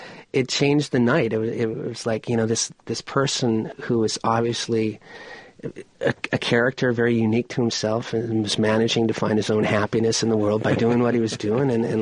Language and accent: English; Maine, United States; growing up in Maine in sort of a farm town.